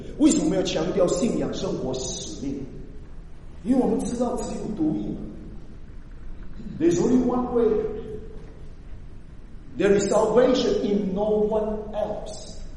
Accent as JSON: {"language": "Chinese", "country": "China", "said": "特别对我们华人的背景，我们中国大陆的背景，因为我们是相对论，应该是吧，我没有讲错哈，我们在相对的环境长大"}